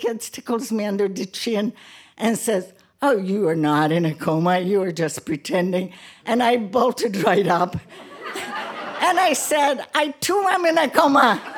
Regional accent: Brazil; I grew up in Brazil where it's really difficult not to be part of a group.

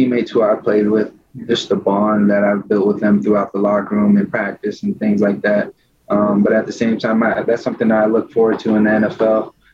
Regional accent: California, United States; I would love to stay on the West Coast just because I was born and raised in Cali.

